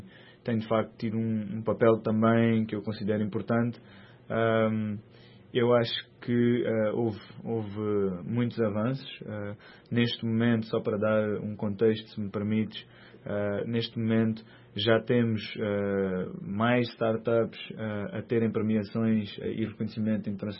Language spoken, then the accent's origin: Portuguese; Mozambique; Obviamente somos moçambicanos e queremos ter um impacto social no país